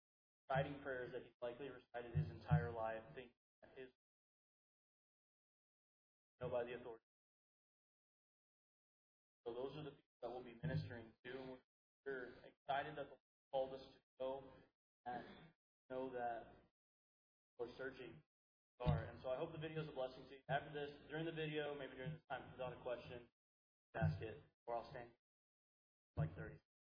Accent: Texas, United States; Which, I say that because we're from West Texas. Our rain comes in 15 minutes.

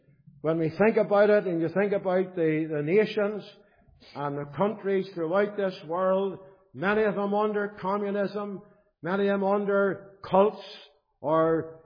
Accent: Belfast, Northern Ireland, United Kingdom; Now, I was brought up in Donegal Road Methodist Church. My parents were saved in a little city mission hall on what we call the Library Hill on the Donegal Road.

